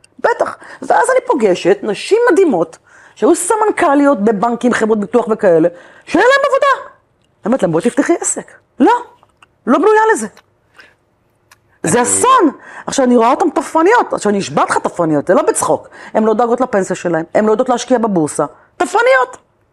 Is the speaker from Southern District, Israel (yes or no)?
yes; Ashdod, Southern District, Israel; במוצא שלי אני מרוקאית, מאשדוד, ומגיעה מהפריפריה